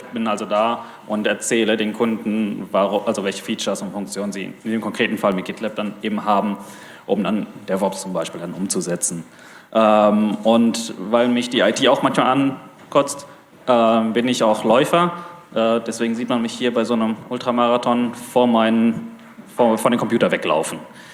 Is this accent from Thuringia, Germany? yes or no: no; Castrop-Rauxel, North Rhine-Westphalia, Germany; ich komme aus Castrop-Rauxel, das gibt's auch wirklich. Das ist lateinisch für Wanne-Eickel, sagt er dir immer. Für die, die nicht wissen, wo es ist, das ist im Ruhrpott, direkt neben Wanne-Eickel.